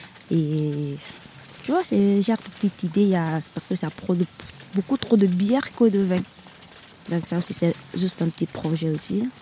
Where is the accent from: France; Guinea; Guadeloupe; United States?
Guinea; je suis guinéenne.